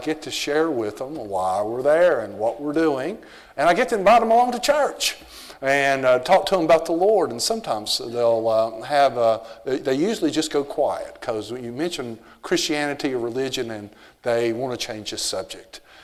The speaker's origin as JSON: {"language": "English", "region": "the South", "country": "United States", "accent": "southern", "moved": "yes", "lives_now": "Australia", "said": "And my accent, my southern accent, it does get worse when I'm around my brother and my other family and all the people that I grew up with."}